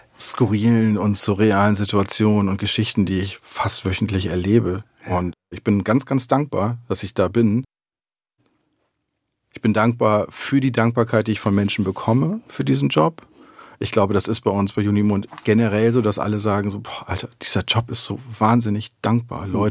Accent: Lower Saxony, Germany; ich bin ja im Kreis Pferdenalle aufgewachsen, das ist nochmal dörflicher

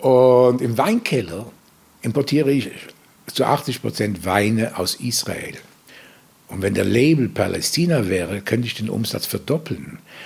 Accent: Basel, Basel-Stadt, Switzerland; Ich bin ein Basler Bürger jüdischen Glaubens. Ich bin kein Jude mit einem Schweizer Pass.

